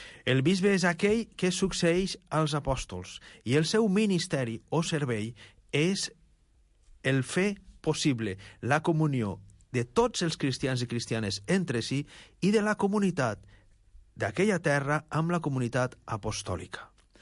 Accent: Calp, Valencian Community, Spain; born there; now in Lleida, Spain; Jo vaig néixer a Alacant, a un poble d'Alacant petit, bueno, ara ja no és tan petit, que se'n diu Calp. Mm-hmm. És a la costa, a la comarca de la Marina Alta.

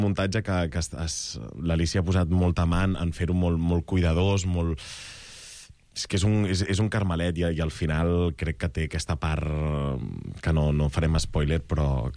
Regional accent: Catalonia, Spain; com que jo sóc català i ella és malaguenya

